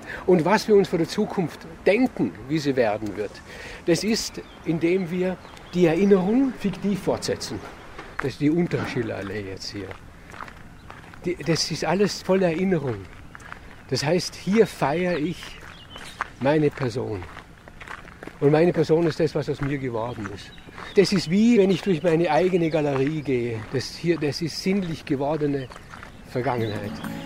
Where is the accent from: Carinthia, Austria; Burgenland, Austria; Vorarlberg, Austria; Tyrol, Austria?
Vorarlberg, Austria; Hohenems; In Wirklichkeit ist meine Heimat Hohenems. Diese große Identität, die da in der Kindheit gelegt worden ist, ist hier in Hohenems.